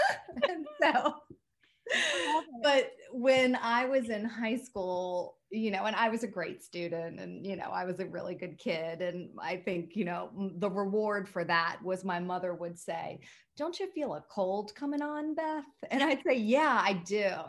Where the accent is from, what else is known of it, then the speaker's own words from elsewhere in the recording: the South, United States; I mean, you know how it is growing up in the South. You never really knew that fashion was a career choice, right?